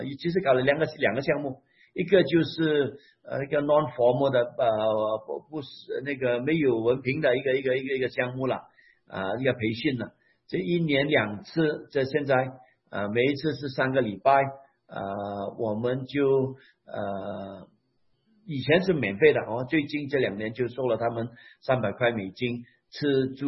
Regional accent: Malaysia; first language Hakka; Chinese is a second language; 因为我是最近才学到用中文的啊。之前我的母语是客家话啊，就我因为我们是马来西亚人，所以我们的口音有点不一样哦。

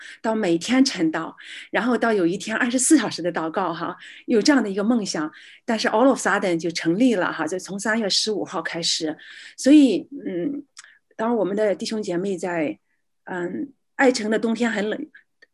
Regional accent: Qingdao, Shandong, China; now in Canada; 我是从大陆山东青岛来的，2004年信主，就是到加拿大才信主。

